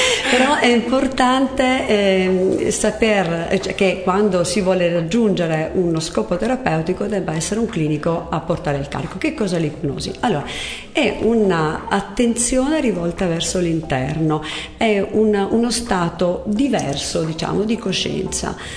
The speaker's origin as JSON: {"language": "Italian", "region": "Apulia", "country": "Italy", "said": "Allora, io ho studiato a Parma, originaria del Salento"}